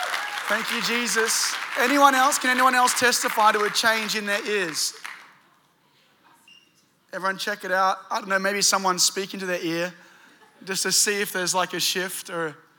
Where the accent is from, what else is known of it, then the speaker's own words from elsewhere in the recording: Sydney, New South Wales, Australia; now in United States; I was born and raised in Sydney.